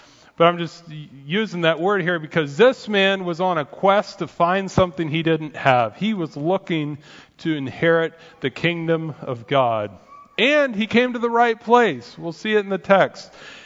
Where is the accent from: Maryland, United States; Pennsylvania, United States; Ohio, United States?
Ohio, United States; Okay, so I'm from Ohio, and that was a disappointment for me.